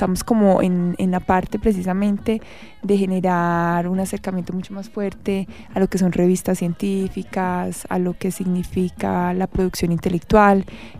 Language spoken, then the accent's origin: Spanish; Manizales, Caldas, Colombia; moved away as an adult; now in Bogotá, Colombia; hacia el 2010 llego acá a Bogotá. Soy de Manizales, estudié en la Universidad de Manizales, psicología, y allí mismo también hice el posgrado en Educación y Desarrollo Humano.